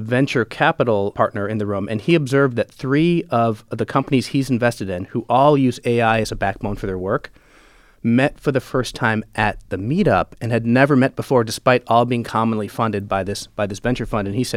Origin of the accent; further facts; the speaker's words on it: Ann Arbor, Michigan, United States; so I'm born and raised in Ann Arbor, and I remember the Park Davis and Pfizer days